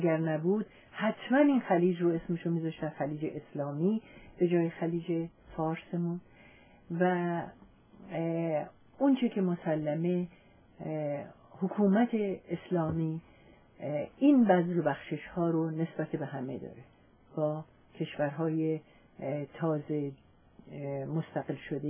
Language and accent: Persian; Iran; من به عنوان یک ایرانی همیشه معترض بودم